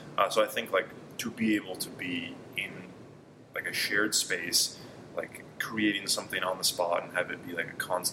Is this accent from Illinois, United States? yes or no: no; Santa Barbara, California, United States; So, I'm from Santa Barbara, California. Ways away. And, yeah, that's where I grew up, in beautiful sunshine. And then, for some reason, I made my way out here for college.